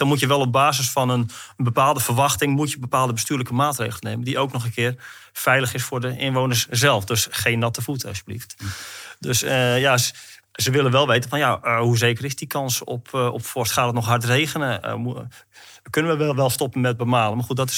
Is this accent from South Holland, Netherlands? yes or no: no; North Holland, Netherlands; je hoeft geen Fries zijn. Ik kom uit West-Friesland.